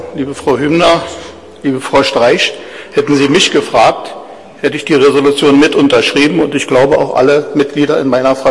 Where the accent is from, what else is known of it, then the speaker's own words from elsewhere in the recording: East Germany, Germany; Ich bin ein Ossi